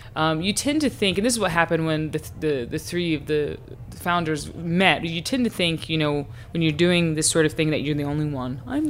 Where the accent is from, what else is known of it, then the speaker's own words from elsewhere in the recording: Piedmont (Southeastern US), United States; And also, I'm from the Piedmont, you know, the town that Joe Thompson's from. I have my grandmother, all my grandmother's people are from there, you know, still live there.